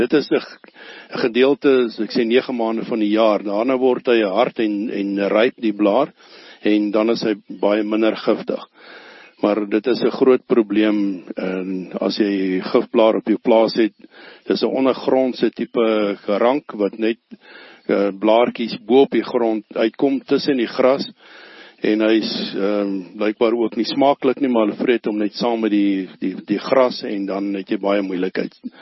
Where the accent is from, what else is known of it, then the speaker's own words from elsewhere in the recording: Ellisras, Limpopo, South Africa; born there; Ja, ek is my hier gebore op Ellisras 1953